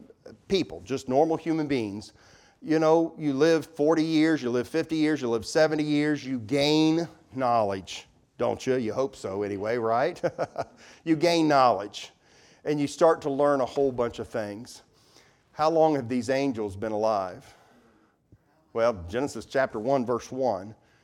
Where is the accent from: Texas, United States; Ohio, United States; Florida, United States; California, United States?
Ohio, United States; Hamilton; I'll take you to Trenton, Ohio one last time. I'm from Hamilton, so a lot of the angel stories were from down around that way.